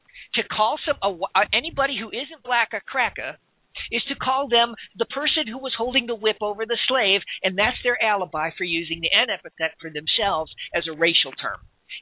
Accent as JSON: {"language": "English", "town": "Chicago", "region": "Illinois", "country": "United States", "tie": "born or raised there", "said": "But growing up in Chicago, listening to these guys on corners, watching, this is my favorite, going into a store to buy something"}